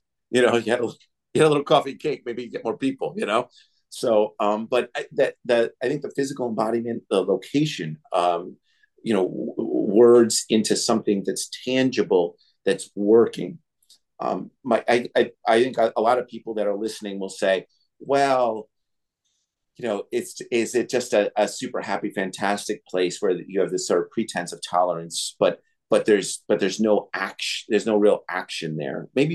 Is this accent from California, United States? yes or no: no; New York, United States; I'm a New Yorker. I grew up in a Jewish community, but I learned how to make it in Russia.